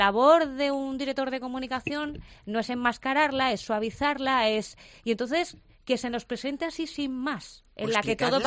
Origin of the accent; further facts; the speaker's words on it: Málaga, Andalusia, Spain; Pero a mí, como malagueña